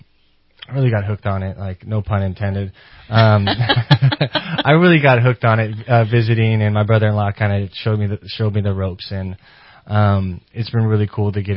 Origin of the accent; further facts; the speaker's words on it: Yreka, California, United States; also born or lived in Portland; A little bit about me. I grew up in Yreka, so just right around the corner.